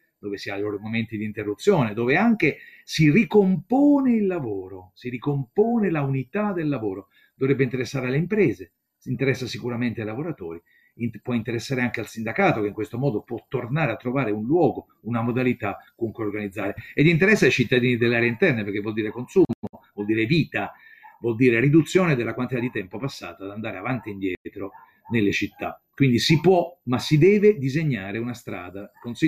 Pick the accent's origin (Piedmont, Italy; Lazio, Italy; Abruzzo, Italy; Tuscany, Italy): Lazio, Italy; Rome; Io sono romano, quindi dico una cosa romana